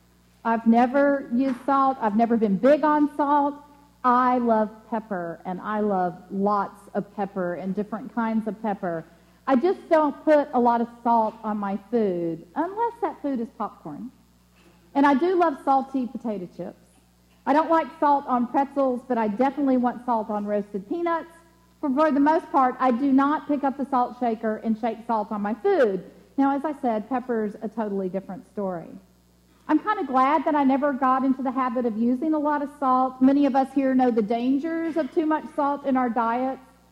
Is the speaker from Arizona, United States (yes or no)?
no; Mississippi, United States; We'd go outside wearing shoes because most of the time we're from Mississippi.